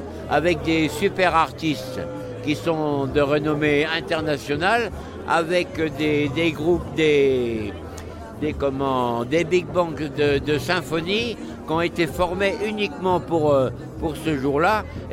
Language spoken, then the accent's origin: French; Dangy, Normandy, France; Moi, je suis de Dangy